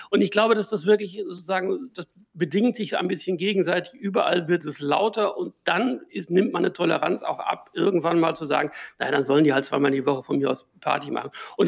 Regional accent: North Rhine-Westphalia, Germany; und ich bin im Ruhrgebiet groß geworden

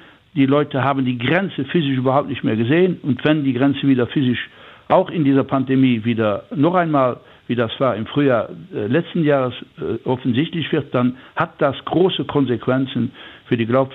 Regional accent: Luxembourg; noch wir als Luxemburger

